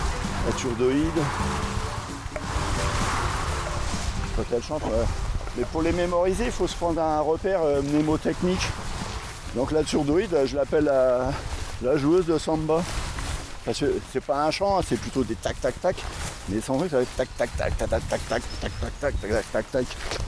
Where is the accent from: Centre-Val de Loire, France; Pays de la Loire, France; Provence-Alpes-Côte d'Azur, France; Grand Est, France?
Provence-Alpes-Côte d'Azur, France; Saint-Maximin; Moi, je suis de Saint-Maximin, dans le Var.